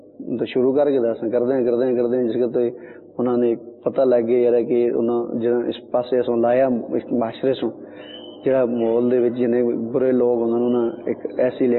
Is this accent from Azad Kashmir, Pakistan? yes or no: yes; Muzaffarabad, Azad Kashmir, Pakistan; مظفر آباد کشمیر کا رہنے والا